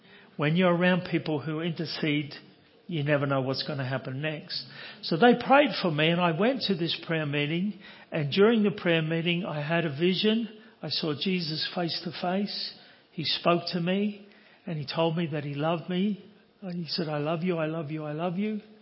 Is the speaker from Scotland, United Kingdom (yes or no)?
no; London, United Kingdom; born there; Originally, I was born in the East End of London, so we talk funny over there